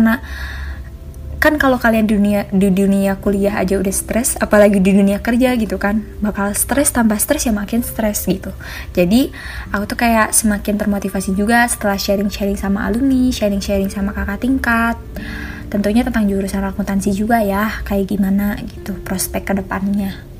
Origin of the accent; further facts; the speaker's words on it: West Java, Indonesia; sedangkan aku sendiri emang orang Sunda. Aku tinggal di Cimahi juga, emang asli banget orang Sunda gitu.